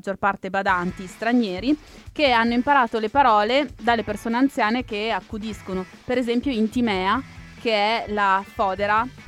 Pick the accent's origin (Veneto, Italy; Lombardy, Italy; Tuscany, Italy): Veneto, Italy; Sono, in realtà sono veneta.